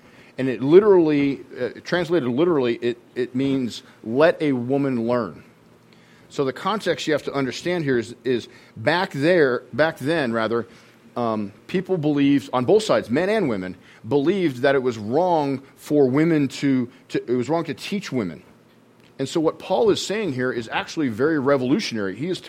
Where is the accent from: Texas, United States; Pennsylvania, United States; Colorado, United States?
Colorado, United States; Boulder; I was raised in Boulder Public Schools